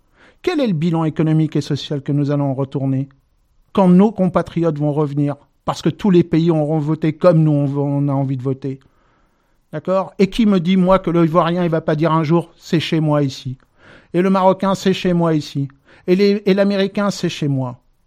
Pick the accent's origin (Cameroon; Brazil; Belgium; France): France; Parce que c'est quand même le contexte dans lequel nous vivons, nous, en tant que Français.